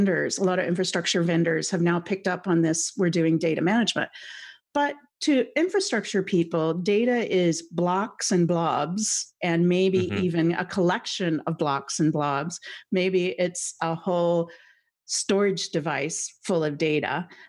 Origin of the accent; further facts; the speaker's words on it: Canada; Let's be polite because I'm Canadian.